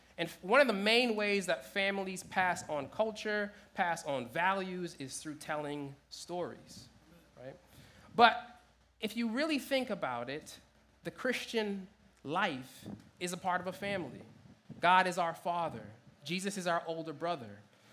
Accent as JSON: {"language": "English", "country": "Jamaica", "said": "I'm an only child. I'm Jamaican, you know, immigrant family."}